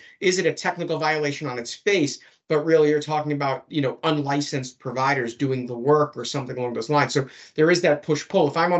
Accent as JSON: {"language": "English", "town": "Bronx", "region": "New York", "country": "United States", "tie": "born or raised there", "said": "And I'm assuming that you're talking about some youthful experience I had growing up in the Bronx with a stop and frisk from the local police."}